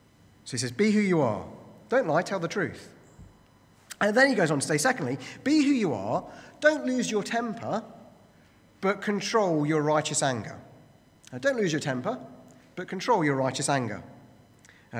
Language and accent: English; United Kingdom; I think as British people, we've probably, if you are British here, British people have a bit of a cultural blind spot.